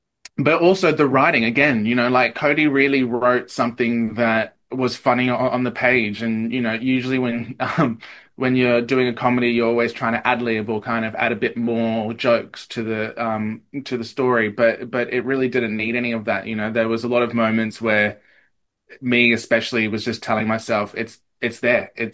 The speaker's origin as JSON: {"language": "English", "region": "Eastern Australia", "country": "Australia", "accent": "Eastern Australian", "said": "I had to get rid of my Eastern Australian accent"}